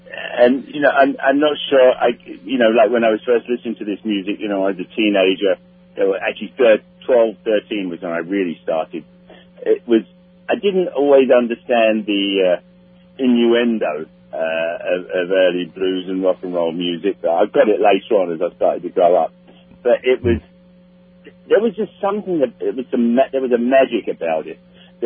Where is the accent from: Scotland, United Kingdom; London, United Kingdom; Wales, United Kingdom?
London, United Kingdom; I grew up in London, but I joined a record club in Chicago